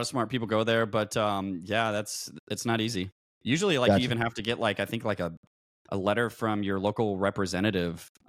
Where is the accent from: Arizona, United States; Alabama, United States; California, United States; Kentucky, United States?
Kentucky, United States; Louisville; I mean, I grew up in Louisville, Kentucky, was in college at the University of Louisville